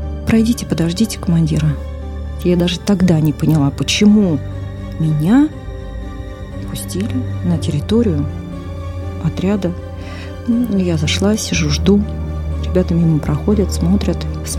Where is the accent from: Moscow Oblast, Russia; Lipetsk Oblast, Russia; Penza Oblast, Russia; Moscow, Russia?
Lipetsk Oblast, Russia; Lipetsk; Я говорю, вот мы из Липецка, мы жены.